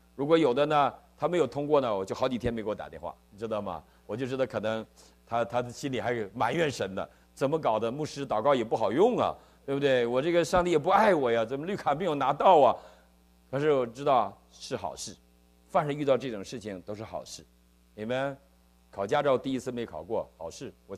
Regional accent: Northeast China, China; 我是东北人

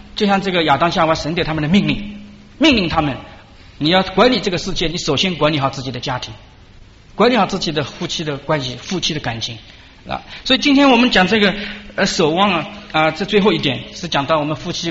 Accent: Shaoxing, Zhejiang, China; 我们回到两个人回到我的老家，在那个在绍兴那边

